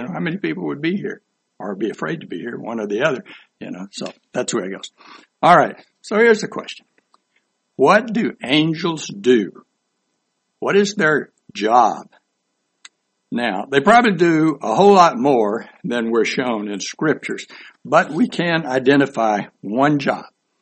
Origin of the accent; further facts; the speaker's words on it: Houston, Texas, United States; Now, I'm from Houston, Texas. If somebody said that, this would be pretty weird, all right. But in South Carolina, that's not uncommon.